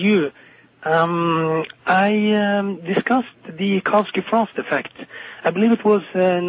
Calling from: Trondheim, Trøndelag, Norway; calling from Trondheim in Norway.

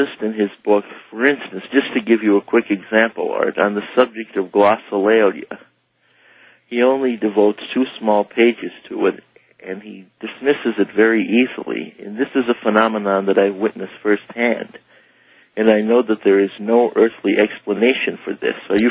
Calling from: Moosic, Pennsylvania, United States; I'm calling you from Moosic, Pennsylvania.

